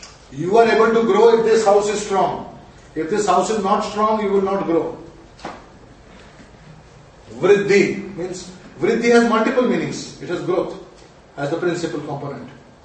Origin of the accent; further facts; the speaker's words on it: Puri, Odisha, India; first language Odia; I said, oh, I'm good in Odia. I'm from Puri. I will not know Odia, then who will know Odia?